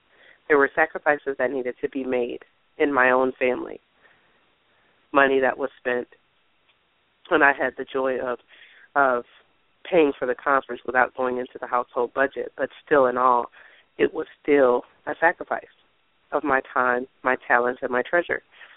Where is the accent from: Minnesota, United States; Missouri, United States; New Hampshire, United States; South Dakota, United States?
Minnesota, United States; Minneapolis; now in Mississippi Gulf Coast, United States; I am a transplant from Minneapolis, Minnesota. So people didn't know me.